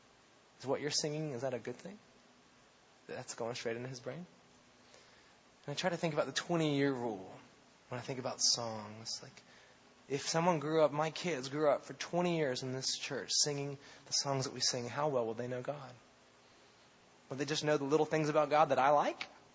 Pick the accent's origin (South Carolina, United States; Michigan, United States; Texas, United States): South Carolina, United States; Maybe it's because I'm from South Carolina and I have a redneck deep down inside of me still living there.